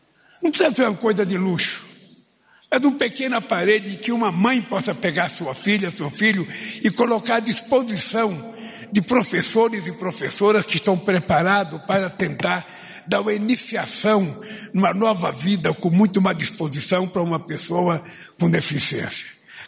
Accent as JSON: {"language": "Portuguese", "region": "Pernambuco", "country": "Brazil", "tie": "born there", "also_born_or_lived": "Santos", "said": "Tá certo que a terra onde eu nasci, em Pernambuco, não tinha rio, não tinha praia onde eu nasci, e tinha um açude pequenininho"}